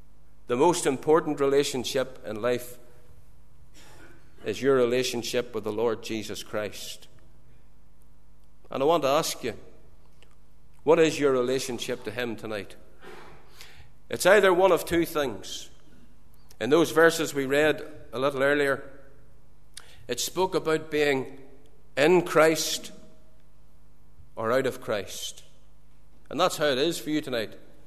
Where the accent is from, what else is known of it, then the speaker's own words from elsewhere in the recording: Saintfield, Northern Ireland, United Kingdom; Well, I didn't think I should tell her I was from Saintfield.